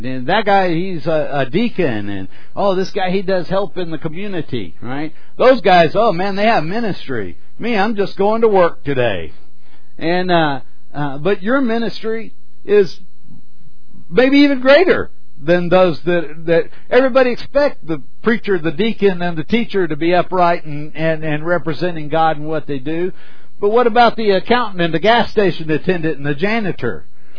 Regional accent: Scotland, United Kingdom; being the Scotsman I am, right?

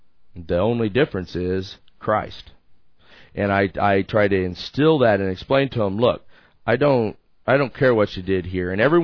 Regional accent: United States; number one, I'm an American, and so they don't really like that.

